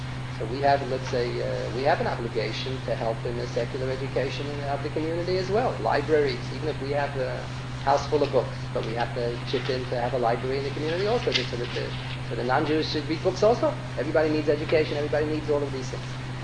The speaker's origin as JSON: {"language": "English", "region": "New York", "country": "United States", "tie": "born there", "said": "I was born in Manhattan, but I have a prayer, I can always go on some desert island."}